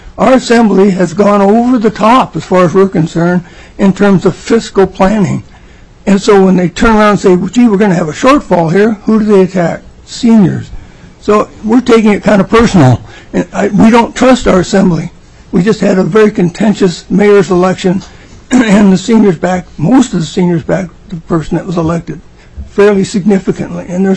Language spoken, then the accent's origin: English; Craig, Alaska, United States; I live here in Juneau. I'm a lifelong Alaskan. I grew up in Craig, the great metropolis of Craig.